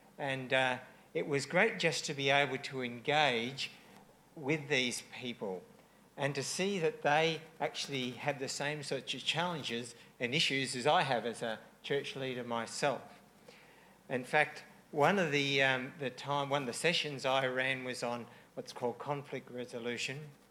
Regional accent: Papua New Guinea; my parents were missionaries up there and I was brought up in Papua New Guinea.

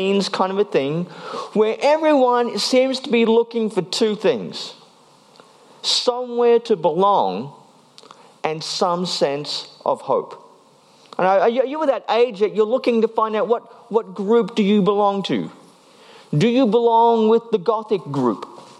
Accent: Queensland, Australia; By the way, I have no idea who he is. I'm from Queensland.

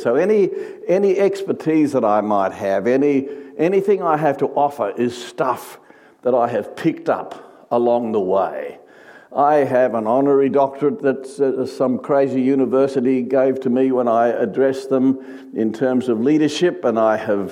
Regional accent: Sydney, New South Wales, Australia; I was just an ordinary kid. I grew up in Sydney, Australia.

